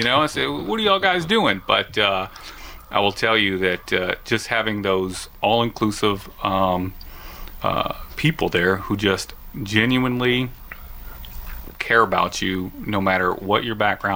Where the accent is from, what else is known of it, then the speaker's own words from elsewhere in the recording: Houston, Texas, United States; Yeah, I'm originally from Houston. You know, I grew up in the inner city of Houston, 4th Ward.